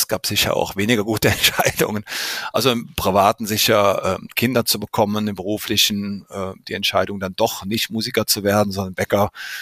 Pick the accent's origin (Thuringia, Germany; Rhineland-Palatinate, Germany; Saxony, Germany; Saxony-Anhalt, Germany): Rhineland-Palatinate, Germany; Ich komme ja aus der Vulkaneifel, das ist so Rheinland. Und als Rheinländer